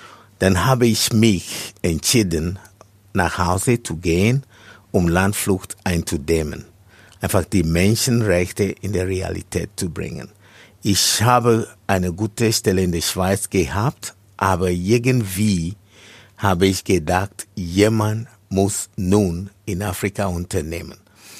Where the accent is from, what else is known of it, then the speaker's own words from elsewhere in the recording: Ghana; ich komme aus Ghana.